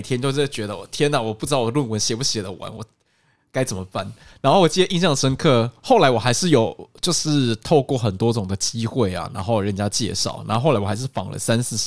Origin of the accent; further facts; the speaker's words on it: Taiwan; 然后我一个台湾人，你要做这题目又看起来更敏感更诡异